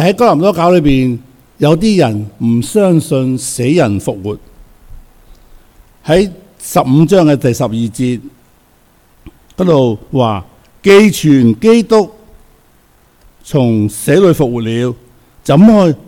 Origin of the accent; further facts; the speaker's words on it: China; 我們中國人呢都有一些傳統的觀念的